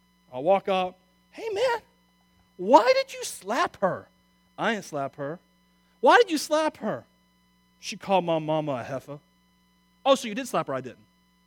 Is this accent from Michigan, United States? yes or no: no; Wauchula, Florida, United States; I'm from Wachula, so I mean, I got low expectations.